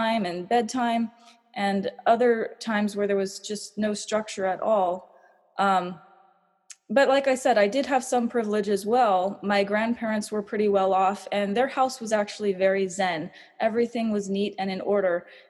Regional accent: El Sobrante, California, United States; I grew up in the Bay Area, born in the Bay Area in a little town called El Sobrante, which means leftovers.

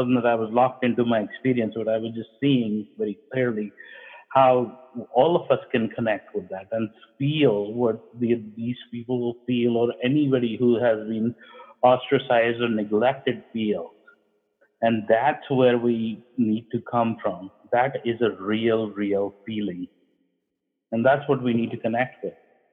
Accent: Pakistan; moved away as an adult; I grew up in another country. I grew up in Pakistan.

